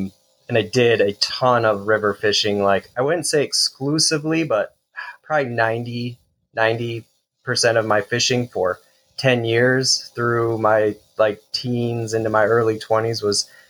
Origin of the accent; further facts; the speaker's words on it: Michigan, United States; Eric always was just enamored with muskies when we were a kid and growing up on Lake St. Clair.